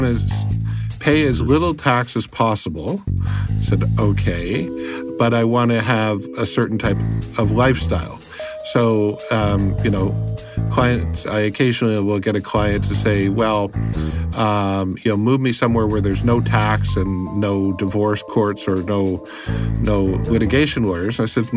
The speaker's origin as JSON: {"language": "English", "country": "Canada", "said": "I am a Canadian."}